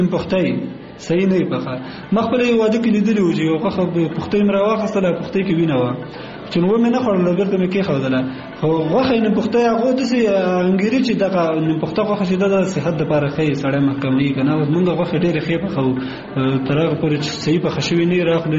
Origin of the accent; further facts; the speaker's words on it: Kunar, Afghanistan; زه اصلا د کونړ ولایت اوسیدونکی یم